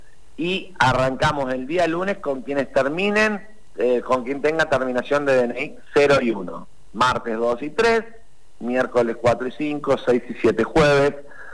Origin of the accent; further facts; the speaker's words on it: Neuquén, Argentina; Bueno, yo soy neuquino fundamentalmente, pero mis padres han venido de distintas provincias